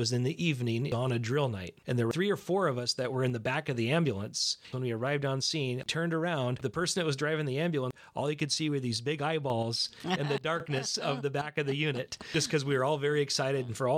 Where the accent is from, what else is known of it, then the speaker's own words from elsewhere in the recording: Bainbridge Island, Washington, United States; I grew up on Bainbridge Island and graduated from Bainbridge Island High School. Spent all of my childhood years on Bainbridge Island.